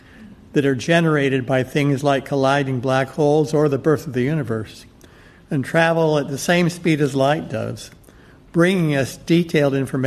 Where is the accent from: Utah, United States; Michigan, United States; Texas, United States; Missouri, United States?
Utah, United States; Logan; It was an idyllic childhood. This was a Mormon town, but I grew up in a family with one foot in the Mormon church and one foot out, and so it was a very interesting growing up.